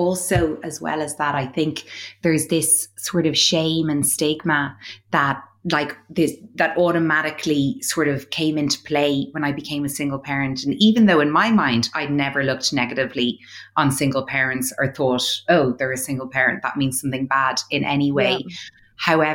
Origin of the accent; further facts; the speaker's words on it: Ireland; We're the same age. Our sons are the same age. We're both from Ireland.